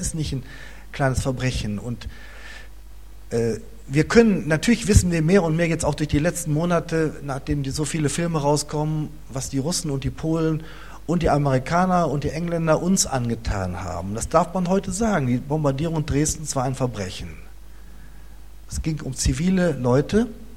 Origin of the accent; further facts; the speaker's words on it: Germany; wir haben uns nicht ausgesucht, wir sind Deutsche.